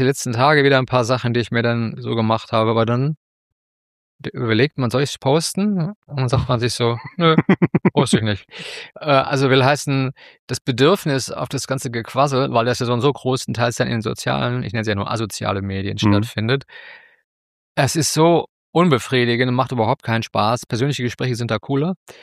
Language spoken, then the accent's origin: German; Wuppertal, North Rhine-Westphalia, Germany; moved away as an adult; also born or lived in Hannover; now in Hamburg, Germany; Ich wohne lange hier, aber ich komme auch nicht aus Hannover. Ich komme aus Wuppertal.